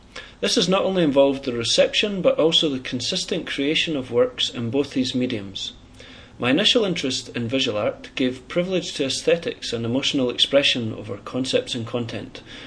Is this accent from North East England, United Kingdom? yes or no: no; Scotland, United Kingdom; now in Berlin, Germany; I'm an artist from Scotland, based in Berlin.